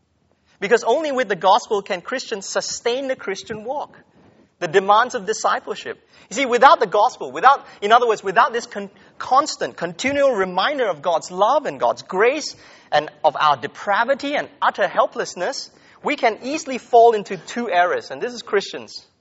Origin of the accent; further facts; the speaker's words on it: Malaysia; I mean, I come from Malaysia, and is a place where you have many other religions.